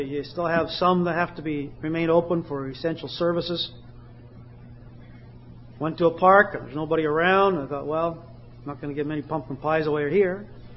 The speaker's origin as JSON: {"language": "English", "country": "Canada", "said": "Well, I said, \"You know, I'm Canadian. I don't have any family down here"}